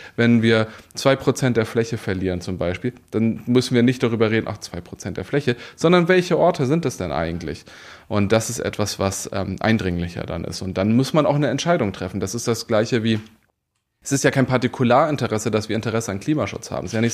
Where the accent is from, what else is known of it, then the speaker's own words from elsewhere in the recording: Schleswig-Holstein, Germany; ich komme aus Schleswig-Holstein.